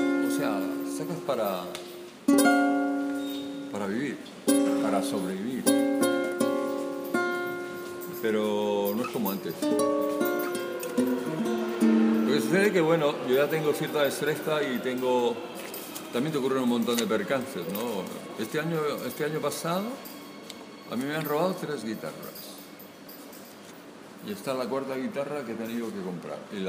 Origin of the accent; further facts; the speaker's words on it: Cantabria, Spain; del 2004 a 2005 no estuve aquí, estuve en Cantabria, soy de Cantabria. Luego regresé en el 2005